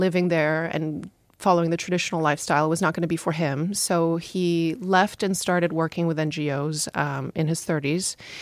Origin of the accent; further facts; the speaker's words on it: Veneto, Italy; moved away; By the way, a girl who finds out I'm from Italy goes, oh my God, that's Romeo and Juliet.